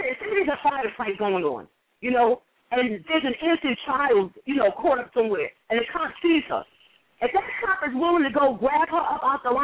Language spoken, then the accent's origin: English; New York City, New York, United States; Especially growing up in Queensbridge, I can't believe I'm saying this.